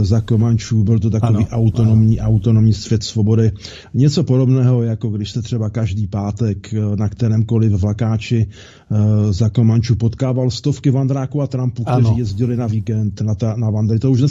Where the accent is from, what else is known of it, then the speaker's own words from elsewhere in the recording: Valašské Meziříčí, Zlín Region, Czechia; my jsme u nás ve Valmezu v tomhle směru bývali mistři zakomančů v 70. a 80. letech minulého století